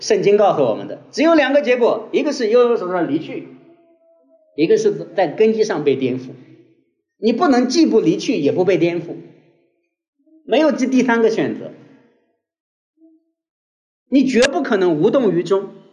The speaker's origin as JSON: {"language": "Chinese", "region": "Shandong", "country": "China", "said": "今天我们中国人、山东人每次讲到圣洁的时候"}